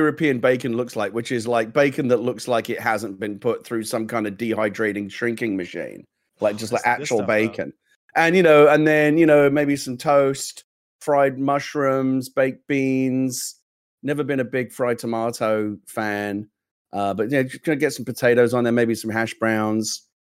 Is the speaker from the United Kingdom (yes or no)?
yes; England, United Kingdom; I mean, I'm English